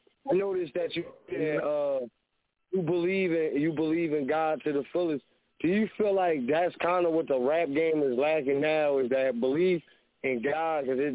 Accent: Plainfield, New Jersey, United States; I'm definitely from Plainfield, and he definitely was one of the artists that I came up

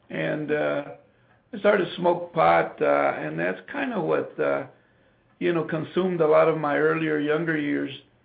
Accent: Tucson, Arizona, United States; also born or lived in San Diego; Well, as I said earlier, I actually am from Tucson. I was born and raised here in Tucson.

